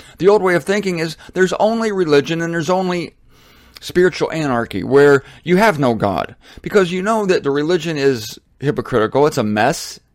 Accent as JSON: {"language": "English", "town": "Canton", "region": "Ohio", "country": "United States", "tie": "born or raised there", "said": "Am I not proud of my hometown of Canton, Ohio, where I went to school?"}